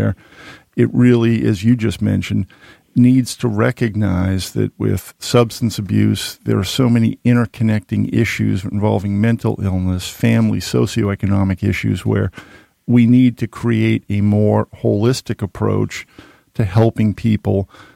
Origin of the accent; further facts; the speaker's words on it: Needham, Massachusetts, United States; I grew up in Needham, Mass.